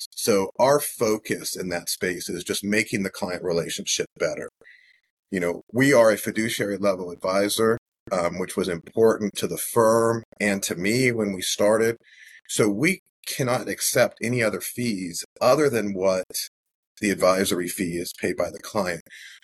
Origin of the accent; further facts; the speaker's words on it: Los Angeles, California, United States; I grew up in Los Angeles, so it was, football was a big deal out there